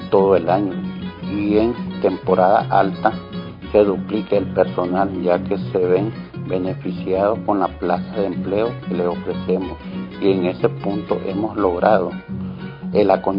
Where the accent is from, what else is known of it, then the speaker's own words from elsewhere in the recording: Masaya, Nicaragua; Soy originario de Masaya.